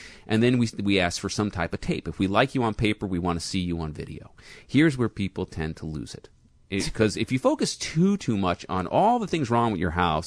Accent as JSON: {"language": "English", "town": "LaGrange", "country": "United States", "tie": "born or raised there", "said": "because we're actually shooting it in and around my hometown, which Oakland? Happens to be Wendy's."}